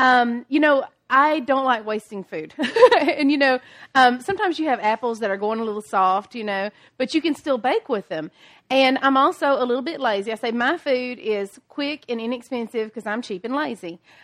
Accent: Alabama, United States; I am from North Alabama.

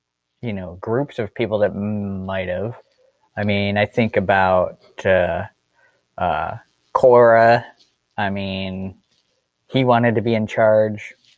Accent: United States; Is I follow Yahweh first and then I'm an American.

